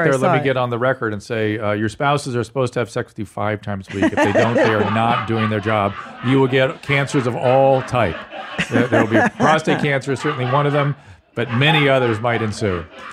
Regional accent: Buenos Aires, Argentina; English is a second language; Sorry if my English is not the best. I'm from Buenos Aires, Argentina.

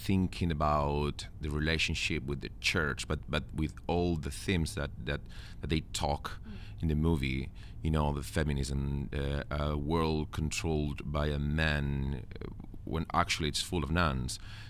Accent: Spain; English is a second language; I was raised in Spain, which is a Catholic country, and I went to the church when I was a kid.

